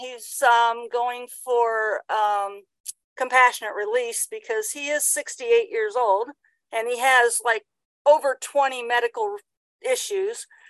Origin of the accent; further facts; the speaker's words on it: Washington, Pennsylvania, United States; I'm from Washington, Pennsylvania.